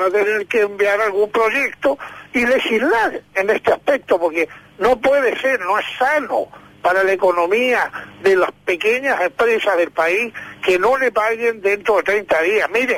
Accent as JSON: {"language": "Spanish", "region": "O'Higgins", "country": "Chile", "said": "soy de Colchagua, de la región de O'Higgins, conozco el drama también de los agricultores y otros sectores."}